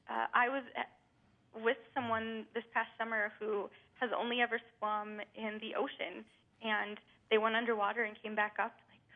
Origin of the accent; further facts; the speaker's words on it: Munising, Michigan, United States; Well, I'm from Munising, so that's why.